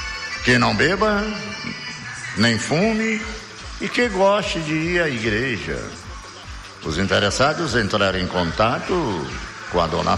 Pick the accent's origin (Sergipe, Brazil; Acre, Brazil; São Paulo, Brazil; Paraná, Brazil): Acre, Brazil; Brasiléia; Lá em Brasileia, minha terra querida, minha terra natal.